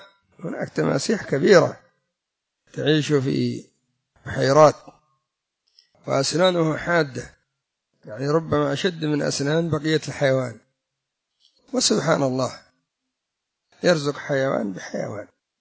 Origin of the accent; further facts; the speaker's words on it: Yemen; عندنا في اليمن يستخدمونه في الجنابي